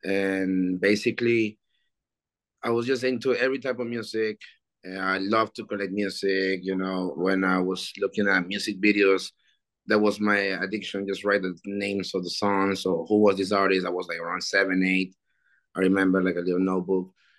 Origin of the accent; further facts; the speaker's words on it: Peru; English is a second language; Well, I was born in Peru. Mm-hmm. In my Peru, while I was growing up